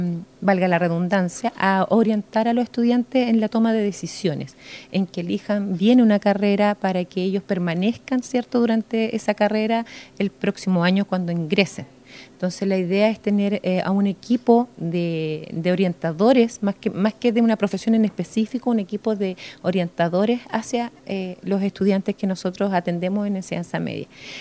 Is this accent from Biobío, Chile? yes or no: yes; Concepción, Biobío, Chile; Vengo desde Concepción.